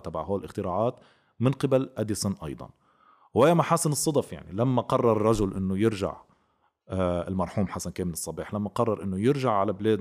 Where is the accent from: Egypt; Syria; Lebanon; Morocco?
Lebanon; رغم أنه أنا من لبنان وقاعد بلبنان ونقدر نوصل للنبطية